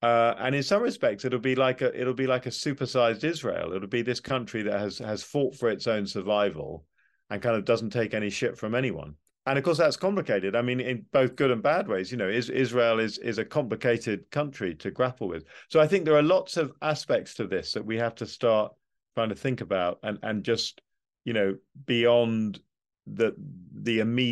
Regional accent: United Kingdom; I'm as a Brit, I'm a very pro-European Brit

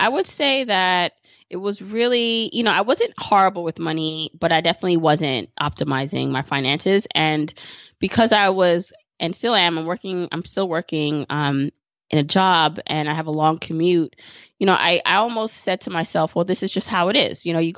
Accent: Brooklyn, New York, United States; So I live in New York City, and I grew up in Brooklyn, and I do come from humble beginnings.

